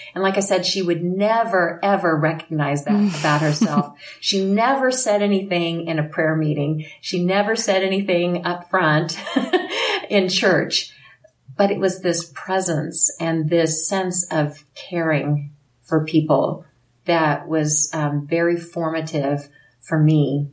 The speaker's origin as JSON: {"language": "English", "region": "Missouri", "country": "United States", "tie": "born or raised there", "said": "So it was in Northwest Missouri. So I grew up in Far West Stake."}